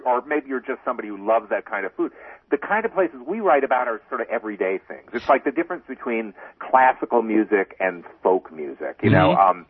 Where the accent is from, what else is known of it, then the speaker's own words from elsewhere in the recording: Chicago, Illinois, United States; You know, I grew up in Chicago and I grew accustomed to great Italian beef sandwiches, which is a real Chicago thing.